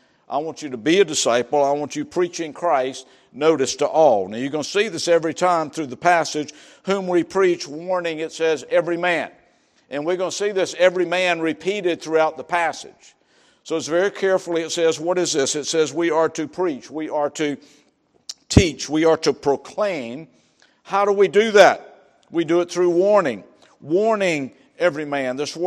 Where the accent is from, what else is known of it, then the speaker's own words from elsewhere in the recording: the South, United States; Now, folks, I'm from the South.